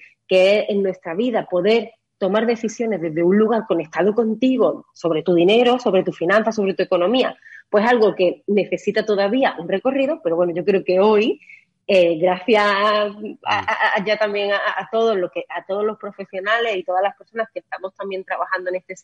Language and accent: Spanish; Málaga, Andalusia, Spain; now in Mallorca, Spain; yo trabajaba en Málaga, soy malagueña, y pedí el traslado a Mallorca porque me vine aquí